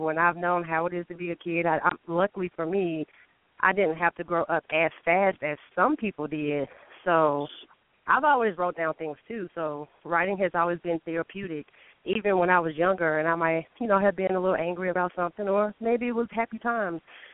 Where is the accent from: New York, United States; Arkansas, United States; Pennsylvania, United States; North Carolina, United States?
North Carolina, United States; Charlotte; from Charlotte, North Carolina.